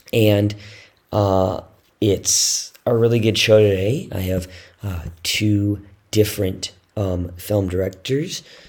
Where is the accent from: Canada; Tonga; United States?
Canada; now in Slovakia; I am Canadian, so it's not like I can't handle the cold